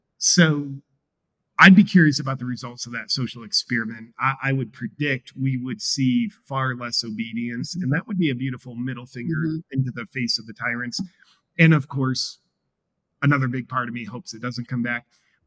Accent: United States; So that was the first time in my life that I saw, as an American, freedoms getting eroded

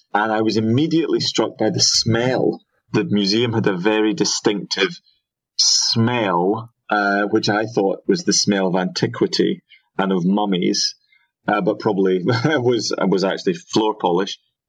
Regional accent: Scotland, United Kingdom; also born or lived in Liverpool; And so growing up in Scotland, certainly around the time when tuition fees were going to be free in Scotland and not in England

